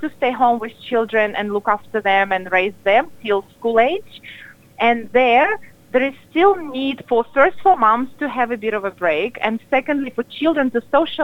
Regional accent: Russia; English is a second language; That was my goal as a parent myself, and being from different country. I'm originally from Russia.

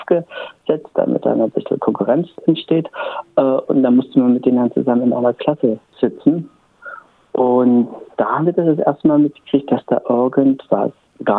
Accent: Halle, Saxony-Anhalt, Germany; Also in Halle selber nicht, wo ich herkomme. Leipzig ist 35 Kilometer weg.

